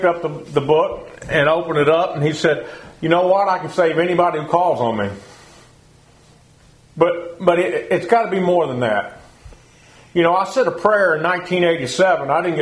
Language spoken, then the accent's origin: English; Texas, United States; You know, growing up in Texas, if you had a big ranch, you were somebody. And if you didn't have a big ranch, you was nobody. I grew up being a nobody.